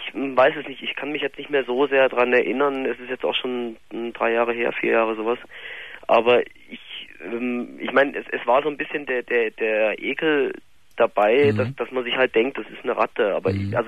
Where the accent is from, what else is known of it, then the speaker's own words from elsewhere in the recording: Germany; Ja, ich bin auch in Deutschland geboren.